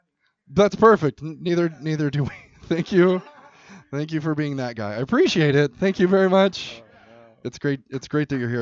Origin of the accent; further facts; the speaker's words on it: Sacramento, California, United States; I'm from Sacramento, so I feel it's worse.